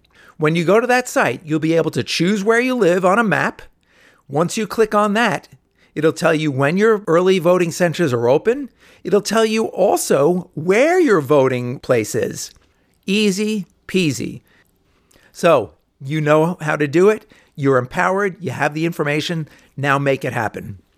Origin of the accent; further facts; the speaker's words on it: New York, United States; And as Julie mentioned earlier, as a New Yorker, you can actually go out and vote early today through Sunday.